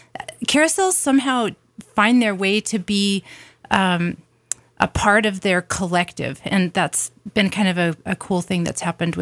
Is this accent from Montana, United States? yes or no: yes; Butte, Montana, United States; I grew up in Butte, Montana, and there was a carousel there at this beautiful place called the Columbia Gardens that some people may still remember.